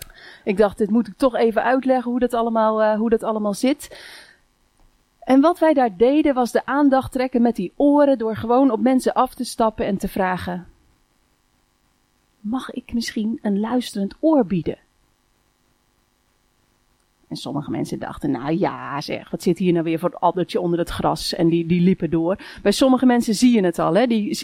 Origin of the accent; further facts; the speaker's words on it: Woerden, Utrecht, Netherlands; Ik kom dus uit Woerden.